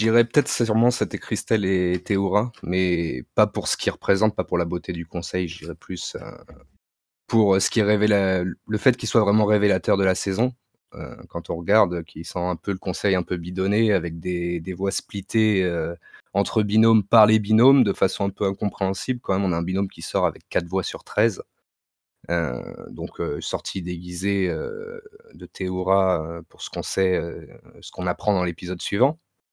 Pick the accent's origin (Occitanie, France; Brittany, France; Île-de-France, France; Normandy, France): Île-de-France, France; Alors j'ai 33 ans, j'ai une région parisienne